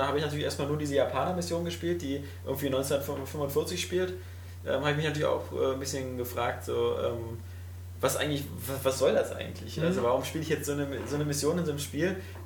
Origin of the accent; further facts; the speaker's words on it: Cologne, North Rhine-Westphalia, Germany; als Kölner ist man entweder schwul oder man klaut irgendwelche Eisenträger auf Baustellen.